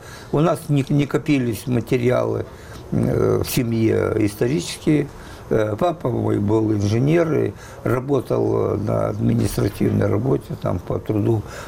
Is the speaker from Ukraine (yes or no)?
yes; Odesa, Odesa Oblast, Ukraine; moved away; это вот ощущение, что наконец я вырвался из Одессы